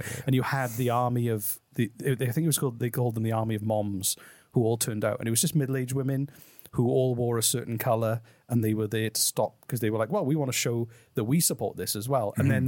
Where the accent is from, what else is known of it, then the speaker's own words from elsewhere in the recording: Wales, United Kingdom; I think I'd probably go, because I'm Welsh, go with, just be a bit of a cliche and go with something